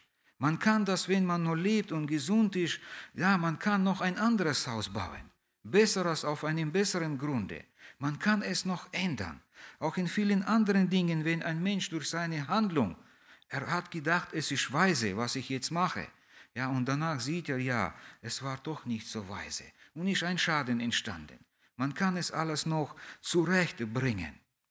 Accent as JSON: {"language": "German", "country": "Russia", "second_language": "German", "lives_now": "Germany", "said": "Ja, bei uns in Russland war bis, glaube ich, die vierte Klasse, also erste drei Klassen war man in einem Zimmer und es war ein Lehrer da."}